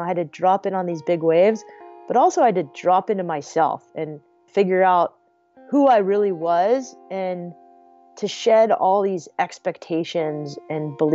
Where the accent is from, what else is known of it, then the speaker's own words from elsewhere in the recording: San Diego, California, United States; the little waves I was used to surfing at San Diego in my hometown at my beach break.